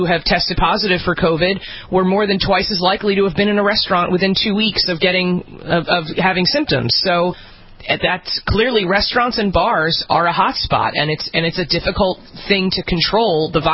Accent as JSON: {"language": "English", "town": "New York City", "region": "New York", "country": "United States", "said": "I mean, we know as a New Yorker, I can attest."}